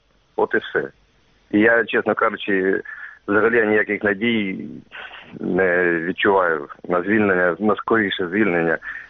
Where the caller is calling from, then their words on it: Kyiv, Ukraine; я з Києва.